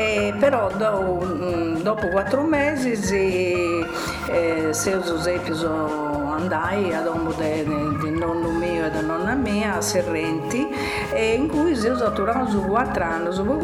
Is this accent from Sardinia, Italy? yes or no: yes; Sardinia, Italy; born there; Io sono nata a Stampagi